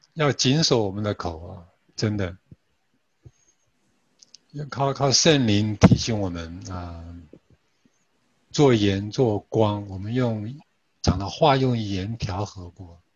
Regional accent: China; 那我们是中国人说是行于中，成于外。

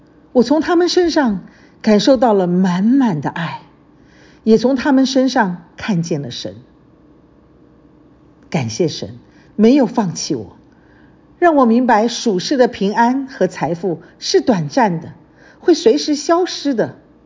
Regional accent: Taiwan; moved away as an adult; now in United States; 在1985年，我从台湾来到美国读研究所。

